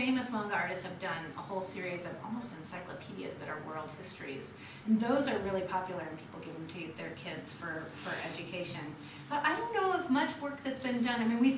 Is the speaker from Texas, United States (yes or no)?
yes; Texas, United States; also born or lived in Kentucky; it was so different than I grew up in Texas and then Kentucky.